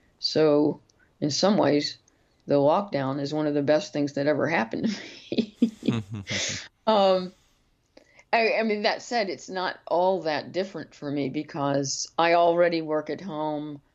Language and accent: English; United States; now in United Kingdom; I was born in the United States. I didn't choose to be American. None of us choose our nationalities to begin with anyway. But I left the U.S. and now I live in the U.K.